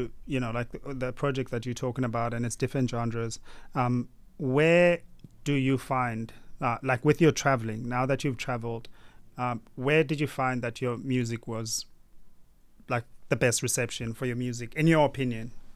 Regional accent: South Africa; We're both from South Africa, by the way.

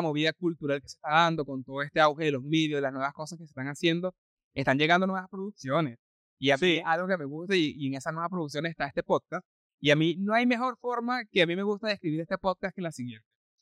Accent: Venezuela; now in Chile; porque nosotros somos venezolanos y está en el ADN del episodio, pero nosotros estamos compuestos por mucho de la cultura chilena de 8 años para acá

